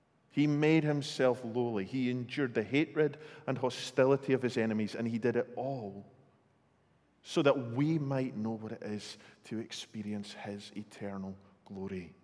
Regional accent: Scotland, United Kingdom; I tell you, as a Scotsman, it's amazing.

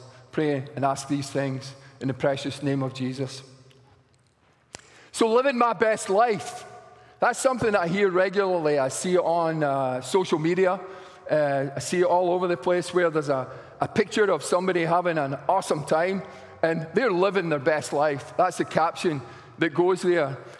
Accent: Australia; if you disagree with anything I say tonight, then I'm from Australia.

